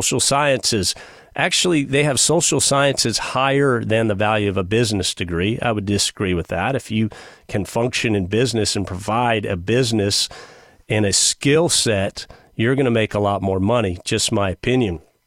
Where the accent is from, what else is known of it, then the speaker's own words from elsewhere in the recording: Houston, Texas, United States; born there; I was born in Houston, but boom, we moved.